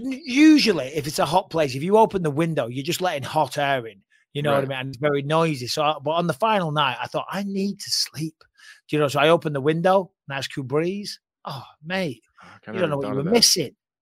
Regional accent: California, United States; I'm from California. It's like 105 degrees right now.

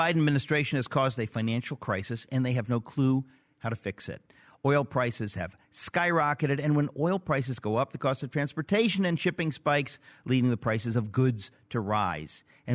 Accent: Queens, New York, United States; born there; I was born in Queens, a mile from Shea Stadium

